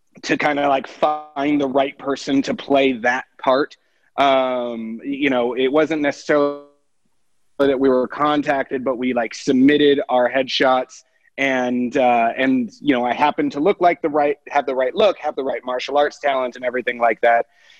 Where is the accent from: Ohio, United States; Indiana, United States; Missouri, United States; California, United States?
California, United States; also born or lived in Hawaii; And I was born in Hawaii on a military base there, and we started martial arts there. And then we moved to California.